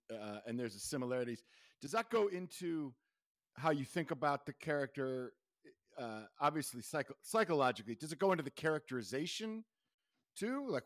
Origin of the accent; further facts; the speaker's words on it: Chicago, Illinois, United States; And to me, I grew up doing theater in Chicago.